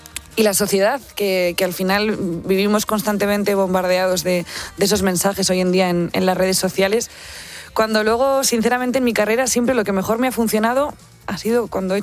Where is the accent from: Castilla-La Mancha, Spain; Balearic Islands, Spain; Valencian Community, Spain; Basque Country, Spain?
Basque Country, Spain; soy vasca, así que la raíz folk, la raíz rock la tengo muy, muy arraigada